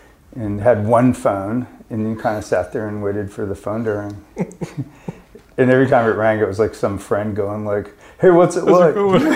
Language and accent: English; New England, United States; I grew up in New England, so I'm a Red Sox fan.